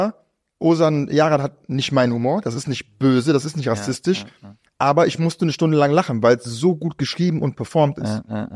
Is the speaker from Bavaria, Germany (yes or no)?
no; Düsseldorf, North Rhine-Westphalia, Germany; weil ich bin Düsseldorfer, Ur-Düsseldorfer